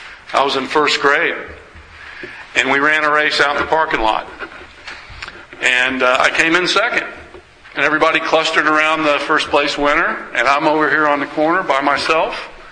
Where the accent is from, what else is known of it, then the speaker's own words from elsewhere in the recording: Charlotte, North Carolina, United States; born there; I was born in North Carolina, in Charlotte. When I was 5 weeks old, I was adopted by my parents.